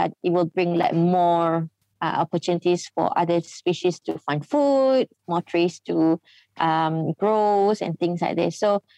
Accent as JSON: {"language": "English", "country": "Malaysia", "second_language": "English", "said": "as Malaysian, we are very lucky because we have two subspecies of Asian elephants."}